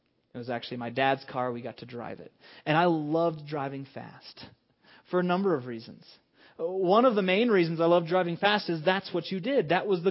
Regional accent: Estes Park, Colorado, United States; I grew up in Estes Park, which is similar to here, where there's, you know, it's like 25 miles per hour, and you could be going 40 or 50.

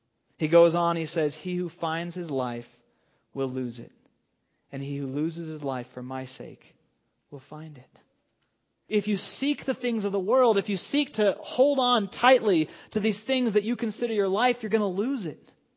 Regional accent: Estes Park, Colorado, United States; I grew up in Estes Park, which is similar to here, where there's, you know, it's like 25 miles per hour, and you could be going 40 or 50.

